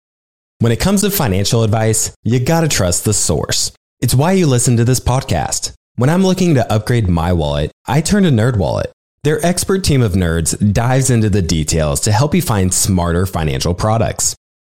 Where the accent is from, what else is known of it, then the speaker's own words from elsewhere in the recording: Midwest, United States; Yeah, so as I mentioned earlier, I grew up in the Midwest.